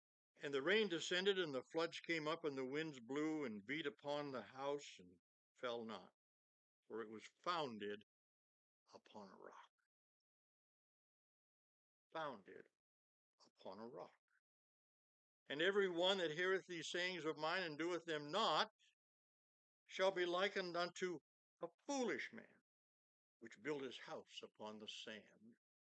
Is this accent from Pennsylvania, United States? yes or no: no; Oxford, Maine, United States; As a child growing up in Oxford, Maine, and having grandparents in Otisfield on a farm, at about the age of 8, I was searching for God.